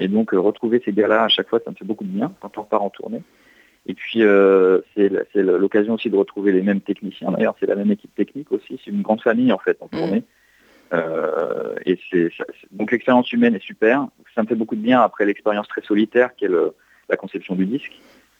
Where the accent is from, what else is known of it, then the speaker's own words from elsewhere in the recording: Paris, Île-de-France, France; moved away; j'ai quitté Paris. Moi, je suis de Paris à la base, en 99, pour déménager donc à San Francisco, où j'ai vécu une douzaine d'années avec ma famille.